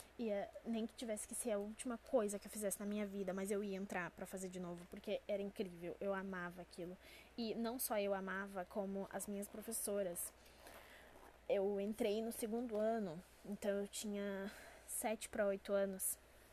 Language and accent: Portuguese; Rio Grande do Sul, Brazil; mais conhecida aqui no Rio Grande do Sul como Brigada Militar, porque eu sou gaúcha.